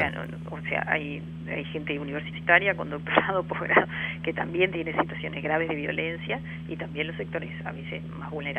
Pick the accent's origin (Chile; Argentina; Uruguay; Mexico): Uruguay; nosotros somos uruguayos